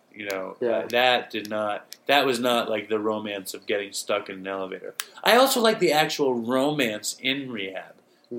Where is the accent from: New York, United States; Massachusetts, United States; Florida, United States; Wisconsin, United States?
New York, United States; New York City; I grew up in New York City.